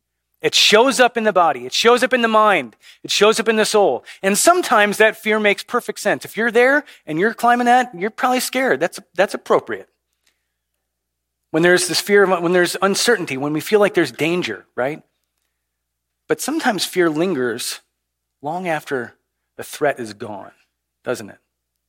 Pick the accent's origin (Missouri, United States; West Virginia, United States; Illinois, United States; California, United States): Illinois, United States; Chicago; I grew up in Chicago.